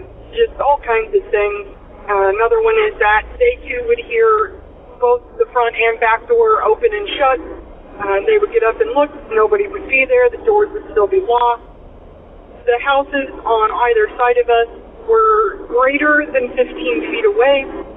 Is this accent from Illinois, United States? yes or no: yes; Illinois, United States; I am from Illinois.